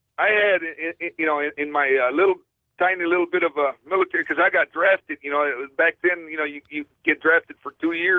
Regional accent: Harlingen, Texas, United States; now in Kansas City, United States; going from Kansas City, where I'm at right now, to South Texas, down there by Brownsville, my hometown of Harlingen.

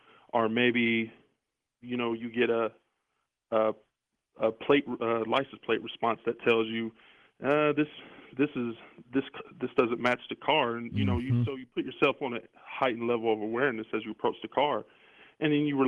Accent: United States; I'd like to address them just as an American who happens to be black.

